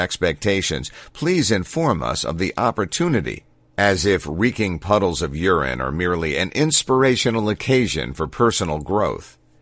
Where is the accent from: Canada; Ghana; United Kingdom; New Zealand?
United Kingdom; now in United States; As a Brit in America, all this star-spangled exceptionalism feels alien.